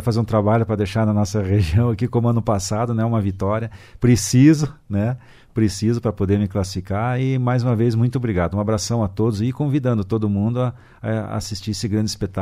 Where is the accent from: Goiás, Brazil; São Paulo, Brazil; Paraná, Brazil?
Paraná, Brazil; Francisco Beltrão; now in Curitiba, Brazil; Sou de Francisco Beltrão. Atualmente, hoje moro em Curitiba por parte do automobilismo também, desde 2011